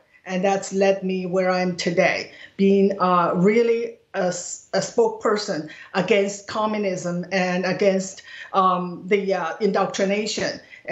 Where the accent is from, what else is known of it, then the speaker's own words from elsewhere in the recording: China; English is a second language; moved away as an adult; I grew up in Mao's China. I spent my first 26 years in China and my entire school years in the Cultural Revolution.